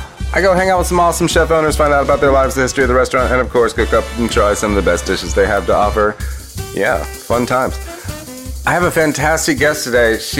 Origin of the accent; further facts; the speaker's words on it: Ohio, United States; I mean, I'm from Ohio, like most of my life.